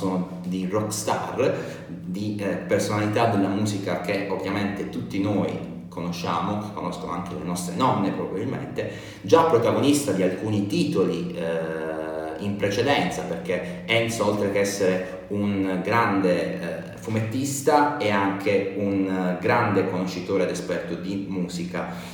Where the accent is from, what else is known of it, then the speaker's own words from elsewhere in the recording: Apulia, Italy; Enzo Rizzi, che è un autore tarantino della mia terra, la Puglia.